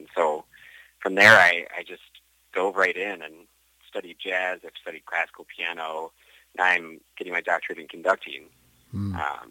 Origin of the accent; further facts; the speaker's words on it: Buffalo, New York, United States; Yeah, so I grew up in Buffalo, New York, and I started playing piano when I was 10 years old.